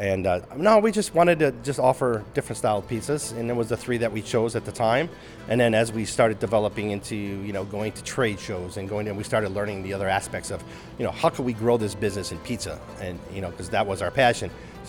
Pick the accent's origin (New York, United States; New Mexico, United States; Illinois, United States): Illinois, United States; Chicago; I grew up in Chicago. So I grew up on Cumberland and Irving and Addison on the north side.